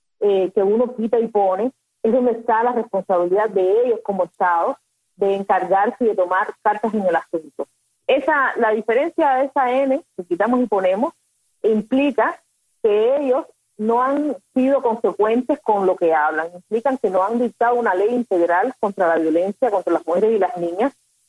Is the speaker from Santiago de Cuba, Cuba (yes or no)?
no; Havana, Cuba; yo, bueno, nací criada en Luyanó, y entre Luyanó y Marianao